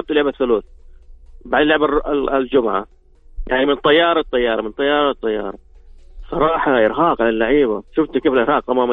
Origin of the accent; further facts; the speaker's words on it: Jeddah, Makkah Province, Saudi Arabia; now in Riyadh, Saudi Arabia; أنا مستم من جدة بس حاليا في الرياض، عندي عمل هناك